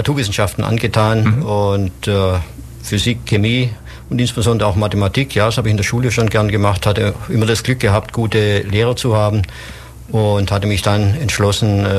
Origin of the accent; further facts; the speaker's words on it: Ulm, Baden-Württemberg, Germany; also born or lived in Singen; Meine Großeltern haben hier gewohnt und bin dann mit meinen Eltern später nach Ulm gezogen, habe hier Abitur gemacht, habe nach Bundeswehrzeit hier auch studiert